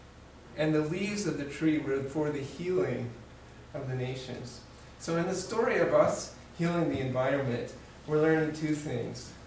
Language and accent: English; Missouri, United States; when I was growing up in Missouri, we go out to Colorado to a place called St. Mary's Glacier.